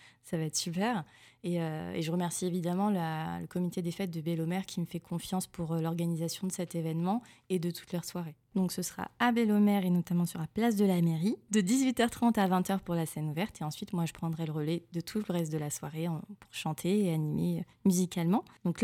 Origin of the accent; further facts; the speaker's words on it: Guadeloupe, France; je viens de la Guadeloupe, petit clin d'œil.